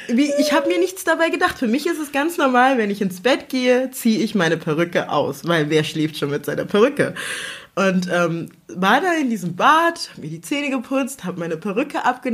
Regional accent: Togo; born there; German is a second language; Ich bin gebürtige Togolesin, also ich komme aus Afrika, auch wenn man das nicht unbedingt raushört.

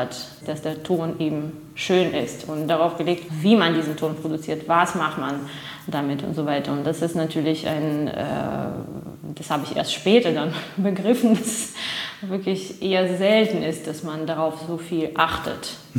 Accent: Moscow, Russia; German is a second language; Ich bin in Moskau aufgewachsen, ja.

